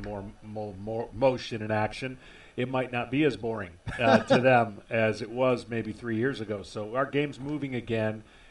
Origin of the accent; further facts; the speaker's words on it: Lansing, Michigan, United States; that's what we did our whole life growing up in Lansing, Michigan.